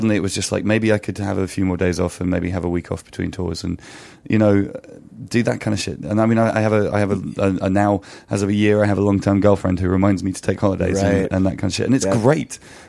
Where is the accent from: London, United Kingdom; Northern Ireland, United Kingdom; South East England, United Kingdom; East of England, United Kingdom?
South East England, United Kingdom; Winchester; I grew up in Winchester. I don't live there anymore. And there isn't really anywhere in Winchester that's bigger than like 600 people.